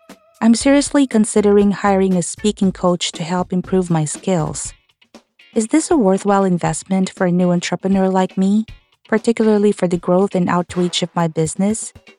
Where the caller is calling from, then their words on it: Providence, Rhode Island, United States; from Providence, Rhode Island.